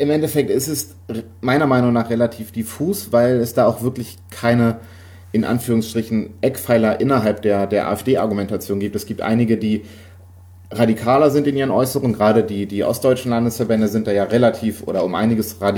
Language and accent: German; Bavaria, Germany; Ich bin Franke.